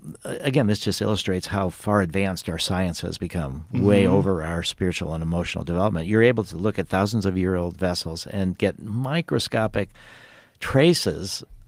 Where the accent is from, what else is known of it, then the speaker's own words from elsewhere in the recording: Illinois, United States; I grew up outside of Chicago, and there's this Baha'i temple.